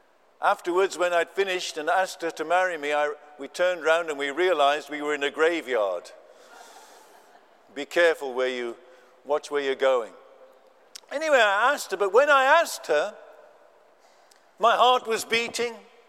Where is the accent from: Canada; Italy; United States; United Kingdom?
United Kingdom; England; I'm an Englishman. I drink tea.